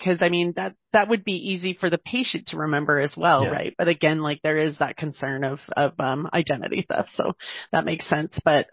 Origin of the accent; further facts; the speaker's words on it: Utah, United States; being that we're from Utah, you might have some insight on that.